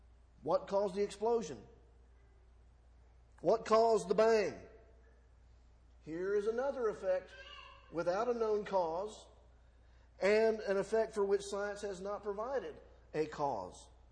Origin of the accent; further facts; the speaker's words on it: Huntsville, Alabama, United States; Many of you know that I am from Huntsville, Alabama. Huntsville, Alabama has a nickname. It's called the Rocket City. I grew up there in the 70s.